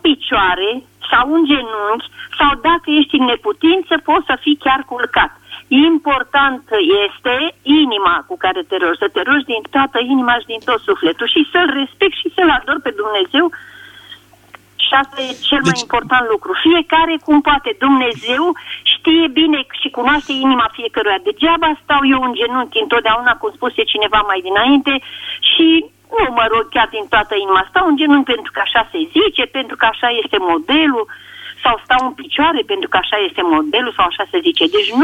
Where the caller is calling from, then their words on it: Bucharest, Romania; și sunt din București.